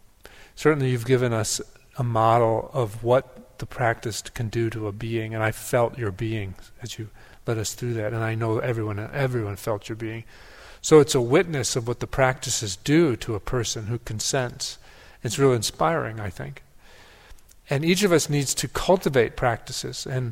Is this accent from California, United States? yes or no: no; Wisconsin, United States; I grew up in Wisconsin and love listening to the stories of Garrison Keillor.